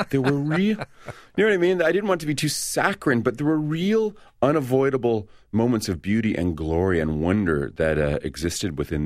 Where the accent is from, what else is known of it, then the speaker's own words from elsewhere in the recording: Canada; being a Canadian